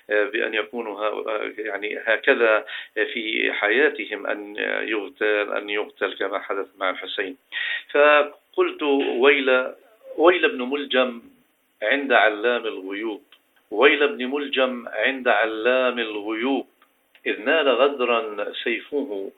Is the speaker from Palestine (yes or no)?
yes; Palestine; المعاناة التي نعيشها نحن في فلسطين